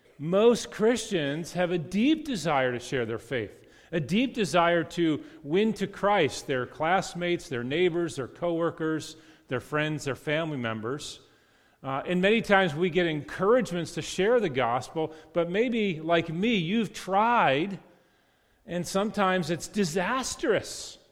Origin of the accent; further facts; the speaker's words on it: Connecticut, United States; I'm from Connecticut and pastored there for a while where it's a very secular environment.